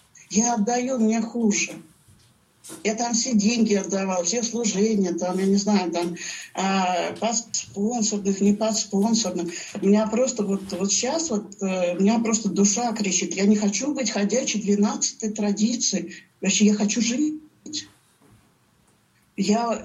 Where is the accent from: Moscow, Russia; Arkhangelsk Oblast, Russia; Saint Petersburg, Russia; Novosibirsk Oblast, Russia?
Saint Petersburg, Russia; Как бы я из Петербурга